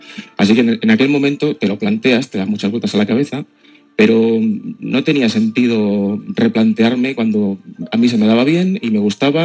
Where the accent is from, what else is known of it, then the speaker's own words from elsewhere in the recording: Madrid, Community of Madrid, Spain; now in Granada, Spain; Yo soy de Madrid.